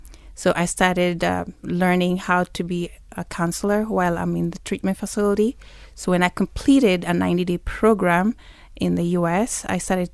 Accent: Nairobi, Kenya; And grew up here too, in Nairobi.

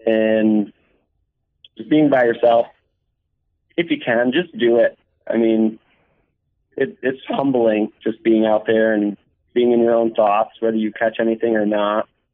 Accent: Adams, Massachusetts, United States; now in Vermont, United States; I'm originally from the Berkshires, which is in Massachusetts, small town named Adams. I just recently moved to southern Vermont

